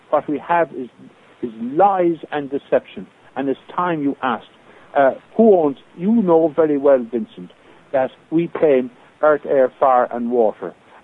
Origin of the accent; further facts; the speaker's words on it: Ireland; We're a sovereign Republic of Éire.